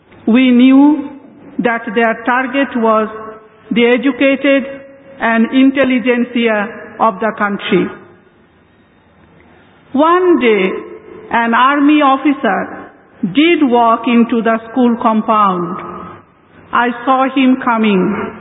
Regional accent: Bangladesh; Last time, I came from East Pakistan. Today I come to you from Bangladesh, a new country which was born in 1971.

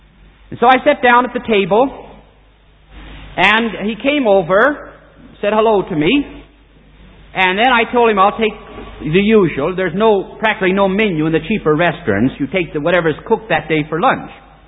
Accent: United States; As an American, I hate communism.

